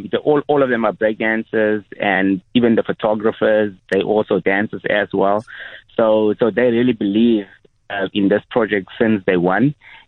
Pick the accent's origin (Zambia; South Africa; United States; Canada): South Africa; Cape Town, Western Cape; Born in Cape Town, born and bred in Cape Town. Started out in the Cape Flats, being part of Rastafari Cup and … That's where my roots are coming from, yes.